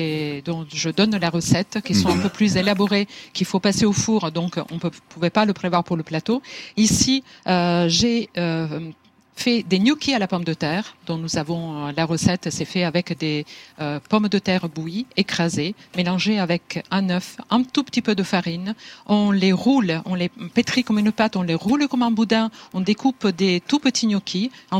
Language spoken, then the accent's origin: French; Italy; Et puis, comme on est italien, bien sûr, et comme on met très souvent du parmesan sur les pâtes